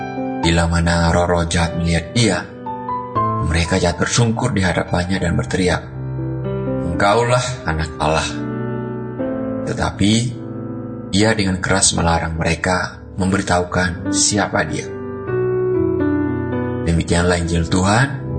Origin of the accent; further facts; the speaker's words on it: Tangerang, Banten, Indonesia; member UMK Daily Fresh Juice 13. Saya dari Tangerang.